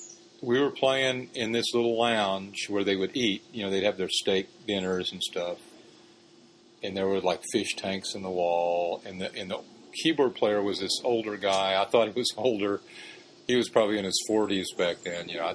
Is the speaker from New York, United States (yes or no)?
no; New Orleans, Louisiana, United States; also born or lived in Seattle; I was born in Seattle, Washington. And when I was five, my dad, who was an FBI agent, he was transferred to New Orleans. And so I grew up in New Orleans.